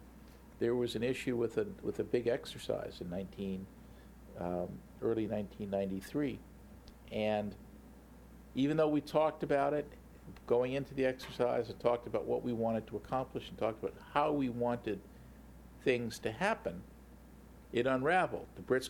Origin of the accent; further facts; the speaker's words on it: United States; It's an honorary knighthood because I'm American, but yes, I was.